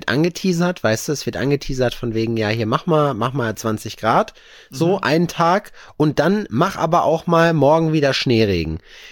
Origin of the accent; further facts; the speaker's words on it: North Rhine-Westphalia, Germany; aber bei uns in NRW war auf jeden Fall Erdbeben